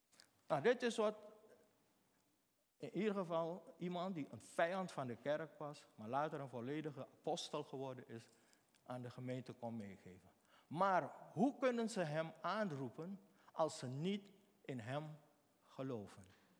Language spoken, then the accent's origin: Dutch; Suriname; Ik ben in Suriname geboren. Ik ben in Suriname opgetogen. Ik ken de Suriname op en top.